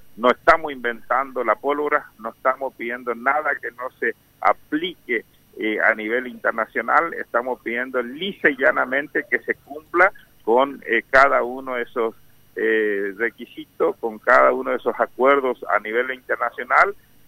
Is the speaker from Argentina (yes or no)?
yes; Argentina; somos argentinos, somos soldados